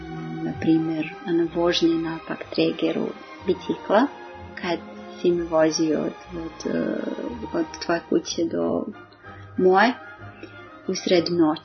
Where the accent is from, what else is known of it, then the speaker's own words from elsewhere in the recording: Vršac, Vojvodina, Serbia; now in Belgrade, Serbia; Mi smo iz Vršca došli u Beograd